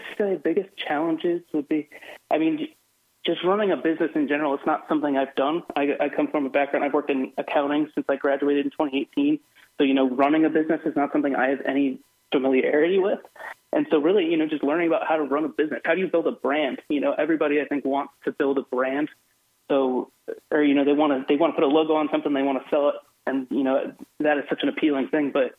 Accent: Georgetown, South Carolina, United States; born there; I was born in Myrtle Beach, South Carolina, or just outside of there, Georgetown specifically. My dad was in the Coast Guard, so I moved around for probably the first 18-ish years of my life

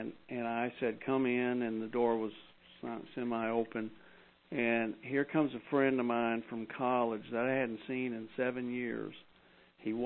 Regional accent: Texas, United States; I grew up in Texas, and, you know, nearly everybody I knew was a rancher. My grandfathers were ranchers, you know, so it just... And I had a little small ranch myself

